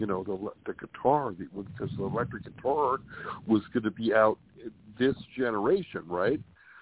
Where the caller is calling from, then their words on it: California, United States; from California.